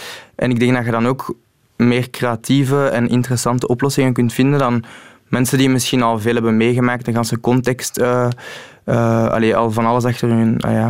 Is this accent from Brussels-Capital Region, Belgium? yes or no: yes; Anderlecht, Brussels-Capital Region, Belgium; Ja. Ik ben in Anderlecht opgegroeid.